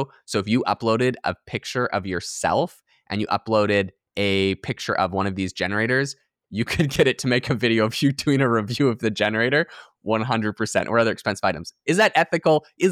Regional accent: Canada; growing up in Canada

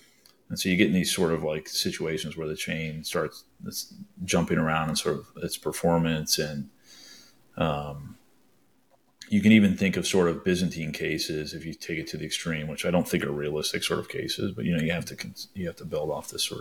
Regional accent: South Africa; Even if I'm South African, you know, there's no reason for me to run it locally to me.

